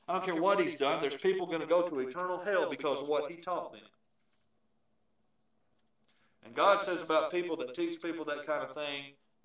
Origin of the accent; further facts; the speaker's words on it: Savannah, Georgia, United States; When I was growing up in Savannah, the house we lived on Poplar Street for many, many years